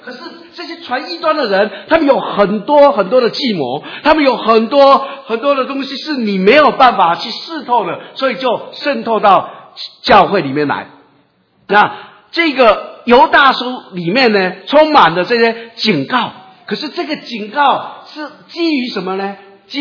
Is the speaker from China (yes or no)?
yes; China; 就好像我们中国人，我们信了主之后，我们还是有我们中国人的过生活的方法。